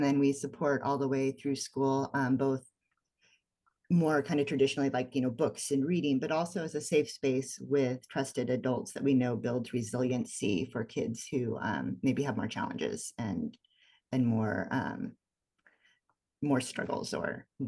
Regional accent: Astoria, Oregon, United States; also born or lived in Portland; So I was born in Astoria and grew up on the coast. And then after college, lived in Portland for a number of years, worked at the Multnomah County Library. And then we moved back here in 2012

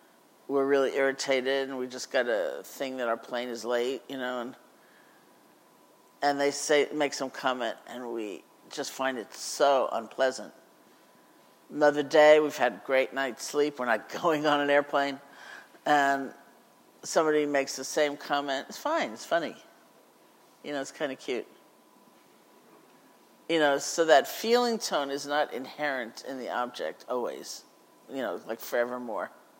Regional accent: New England, United States; I'm from New England, so December, right? It's icy, it's cold, it's miserable, and I'm on Maui.

